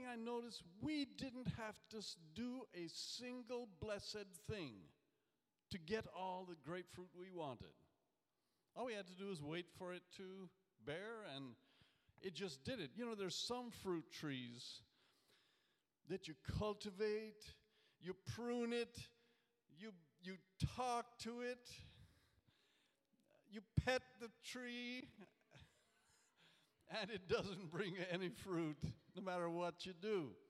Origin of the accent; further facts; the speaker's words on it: Jamaica; I was growing up in Jamaica.